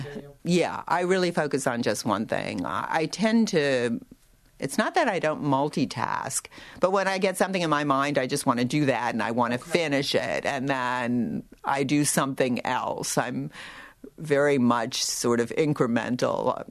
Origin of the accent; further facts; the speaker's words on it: Pennsylvania, United States; No, I'm from Pennsylvania.